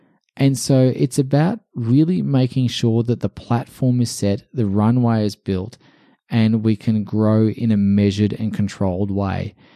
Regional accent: Port Moresby, National Capital District, Papua New Guinea; when I was a young tennis player growing up in Port Moresby in New Guinea.

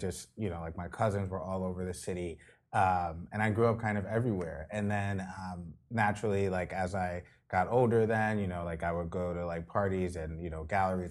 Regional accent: New York, United States; So I was born and raised in New York.

